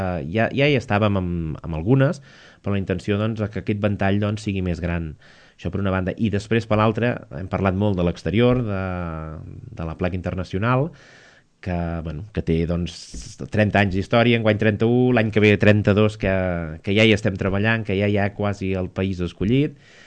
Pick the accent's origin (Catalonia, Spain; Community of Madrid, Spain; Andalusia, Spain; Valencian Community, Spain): Catalonia, Spain; ja que jo sóc de la Conca de Barberà